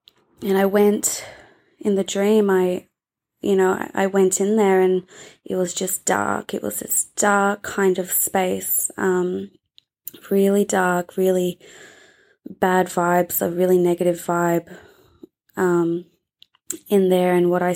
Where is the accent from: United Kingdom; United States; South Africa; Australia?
Australia; I'm from Australia.